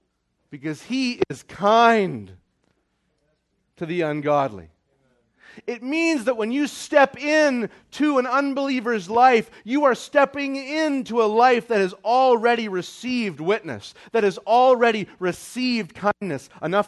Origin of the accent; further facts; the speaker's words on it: Saskatchewan, Canada; I grew up in Saskatchewan, Canada.